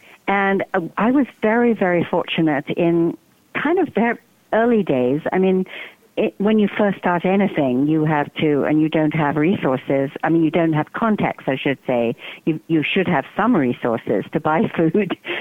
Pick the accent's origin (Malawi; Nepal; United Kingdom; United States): United Kingdom; England; seeing as how I'm originally from England.